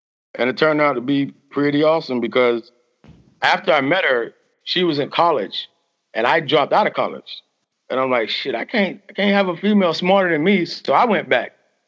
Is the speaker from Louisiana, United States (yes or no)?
no; Florida, United States; I'm from South Florida, so you know we got that talk.